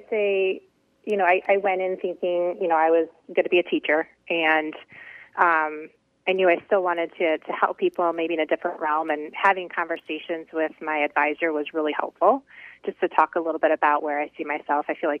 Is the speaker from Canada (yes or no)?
no; Lansing, Michigan, United States; Obviously, I'm from Lansing, so I'd say most of my family was MSU grads.